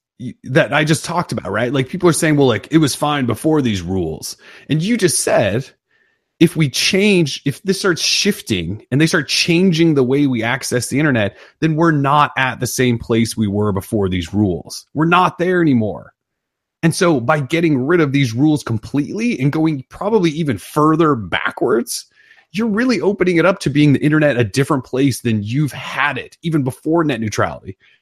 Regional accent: Montana, United States; now in Portland, United States; I grew up in Montana. We had no choices for anything.

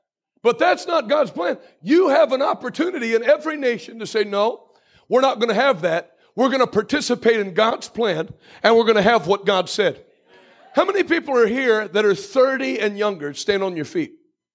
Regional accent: Grantville, Pennsylvania, United States; I grew up preaching in Millersburg, Pennsylvania. Grant. Where's it? Grantville.

